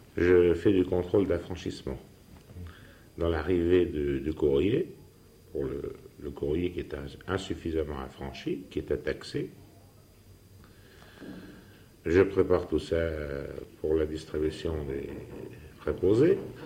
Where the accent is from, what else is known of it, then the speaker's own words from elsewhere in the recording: Grand Est, France; now in Orléans, France; Je suis lorrain, alors je suis né en Lorraine et puis j'ai toujours été en Lorraine. Et je préfère la Lorraine à l'Orléanais.